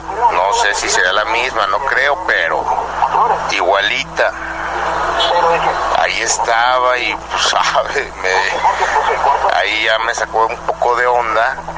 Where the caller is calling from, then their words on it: Aguascalientes, Mexico; de Aguascalientes, gracias.